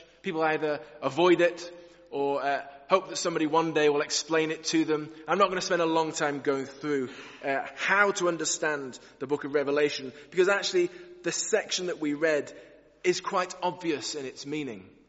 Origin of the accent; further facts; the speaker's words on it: North West England, United Kingdom; born there; I was born in England, in Lancashire.